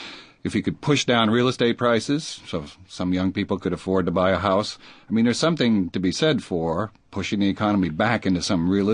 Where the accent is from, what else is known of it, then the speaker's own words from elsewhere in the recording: California, United States; I'm normally from the San Francisco Bay Area, where things have been out of control, I have to tell you, with the economy.